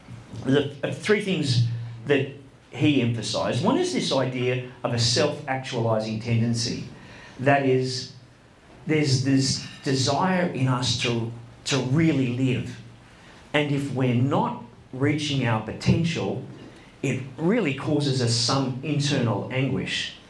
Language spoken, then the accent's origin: English; Brisbane, Queensland, Australia; I grew up in Brisbane, and I came down here because I was thinking of entering a religious order.